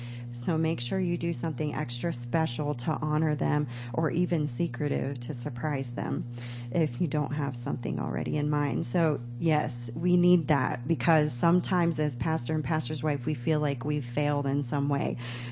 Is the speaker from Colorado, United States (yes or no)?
no; Dover, Ohio, United States; from Dover, Ohio.